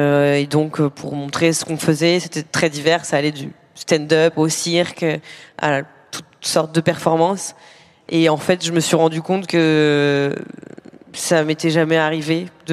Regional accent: Normandy, France; j'ai grandi en Normandie, il n'y avait pas beaucoup de personnes noires ou métisses qui portaient leur afro comme ça fièrement

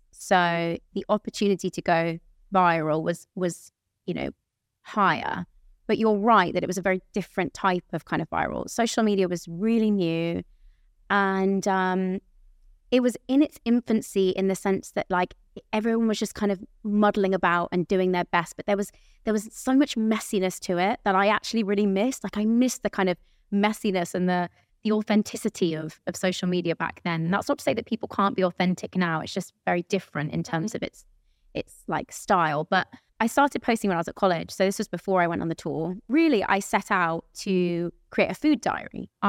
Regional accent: South East England, United Kingdom; I had my mum in the audience because that's like close to my hometown where I grew up.

